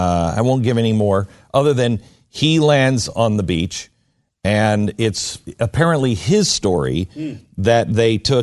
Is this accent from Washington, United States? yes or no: yes; Washington, United States; I grew up in the Skagit Valley, and we had Farm Stand Flowers. We grew up around the tulip fields